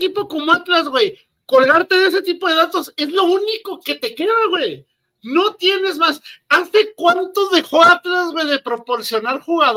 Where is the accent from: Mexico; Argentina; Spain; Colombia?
Mexico; northern Mexico; nosotros como norteños decimos